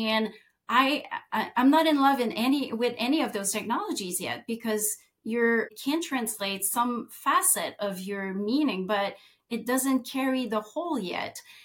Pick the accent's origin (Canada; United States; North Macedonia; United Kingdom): Canada; Quebec; born there; first language French; English is a second language; I was born in Saguenay-Lac-Saint-Jean with parents that only spoke French, and I speak from that specific experience.